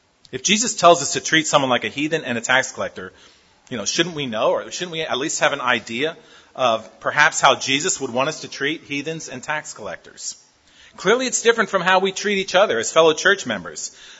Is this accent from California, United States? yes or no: no; Pennsylvania, United States; Being in North Texas, I grew up in Pennsylvania, so we always used to say that February was the longest month of the year